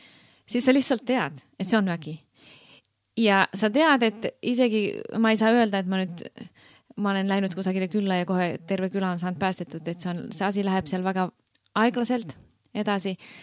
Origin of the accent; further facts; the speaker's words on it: Finland; Estonian is a second language; moved away as an adult; also born or lived in Estonia; now in Russia; Ma olen muidu Soomest pärit, elasin 5 aastat Eestis ja harjutasin seda missioni asja siin